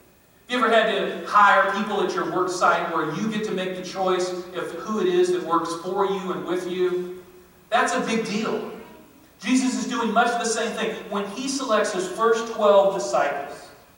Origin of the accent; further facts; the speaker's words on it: the South, United States; Only thing you're racing for is food and carbs and all that healthy stuff that we grew up on in the South.